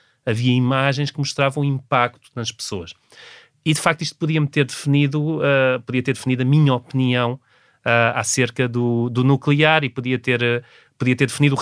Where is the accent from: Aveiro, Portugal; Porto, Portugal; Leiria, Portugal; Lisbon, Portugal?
Lisbon, Portugal; Alhandra; Eu nasci perto de Lisboa. O meu pai fazia parte da direção da coletividade da vila onde eu cresci, em Alhandra.